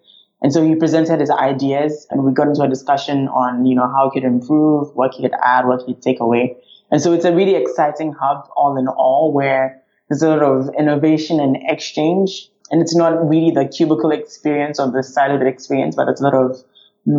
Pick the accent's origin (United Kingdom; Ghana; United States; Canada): Ghana; I'm originally from Ghana, which is west coast of Africa.